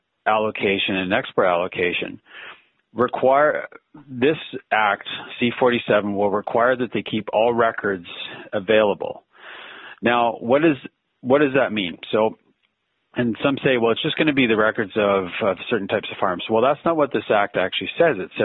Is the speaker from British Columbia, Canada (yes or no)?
yes; British Columbia, Canada; I'm from British Columbia, and our province doesn't require this.